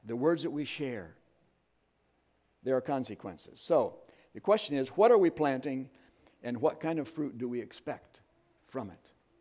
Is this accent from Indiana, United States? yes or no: yes; Indiana, United States; where I grew up there in Indiana